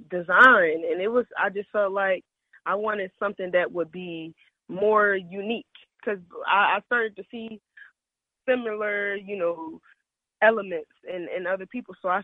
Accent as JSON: {"language": "English", "town": "Philadelphia", "region": "Pennsylvania", "country": "United States", "tie": "born or raised there", "said": "Yeah, I definitely want to say that Philadelphia influenced me."}